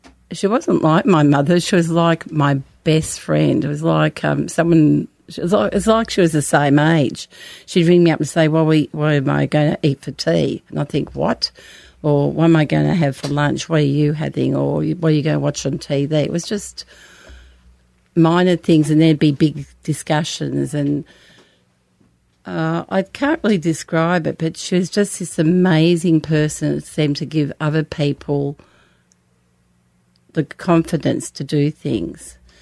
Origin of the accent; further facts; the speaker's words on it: St Kilda, Victoria, Australia; she went and got the St Kilda Town Hall, because we're all from St Kilda